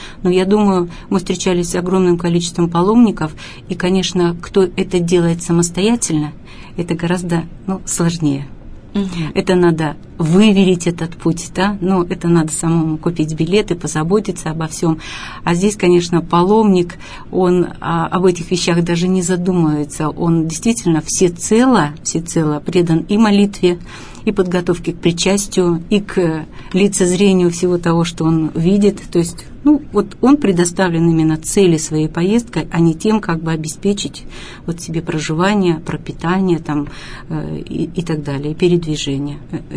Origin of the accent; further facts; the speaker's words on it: Yekaterinburg, Sverdlovsk Oblast, Russia; Мы из Екатеринбурга